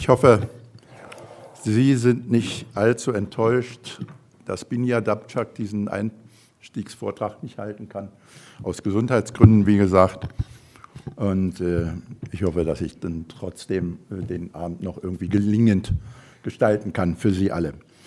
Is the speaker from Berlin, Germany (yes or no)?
yes; Berlin, Germany; Jahrgang 50 wurde eben schon gesagt. Das bedeutete in der Praxis, ich bin Berliner, in Berlin geboren, in einer Berliner Arbeiterfamilie, die durch die Teilung Deutschlands auch geteilt wurde, dann inklusive Mauerbau.